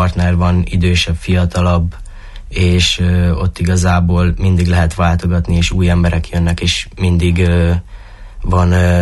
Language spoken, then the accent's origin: Hungarian; Târgu Mureș, Mureș County, Romania; now in Baja, Hungary; akkor először Marosvásárhelyre jönnék, az biztos, hiszen itt nőttem fel, itt kaptam meg az alapokat.